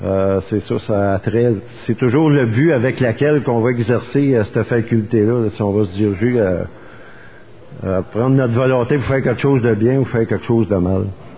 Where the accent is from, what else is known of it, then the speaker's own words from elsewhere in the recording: Montreal, Quebec, Canada; moi je suis de Montréal, Québec, là, à Ville-Saint-Laurent